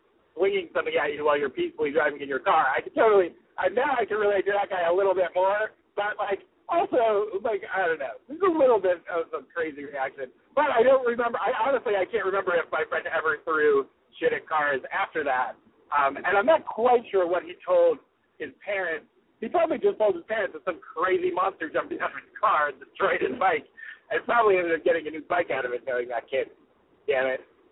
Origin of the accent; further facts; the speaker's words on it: Pennsylvania, United States; now in Los Angeles, United States; it immediately brings me back to me growing up in Pennsylvania and throwing shit at cars over the summer.